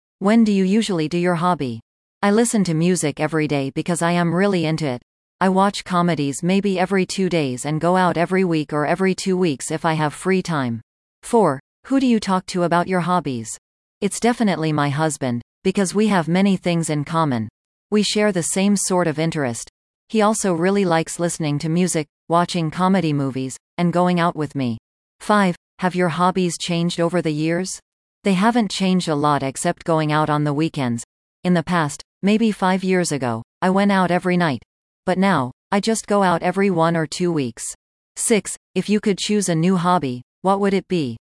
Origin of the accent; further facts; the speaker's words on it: Vietnam; English is a second language; now in Ho Chi Minh City, Vietnam; I'm working and living in HCM, but my parents reside in my hometown, HN District in DT Province. It's quite far from HCM City, maybe about 200 kilometers